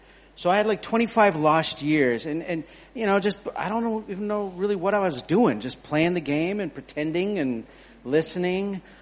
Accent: New Mexico, United States; also born or lived in Colorado / Siberia, Russia; now in Bangkok, Thailand; I'm actually from New Mexico in the U.S., and we've been in Bangkok for about 10 years. So I still don't speak Thai because I'm old and it's getting difficult.

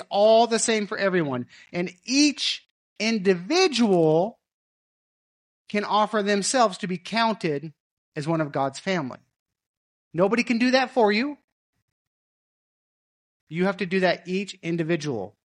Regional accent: the West, United States; I grew up in the West, in the U.S., cowboys, right? And lots of ranches where I grew up, cattle ranches.

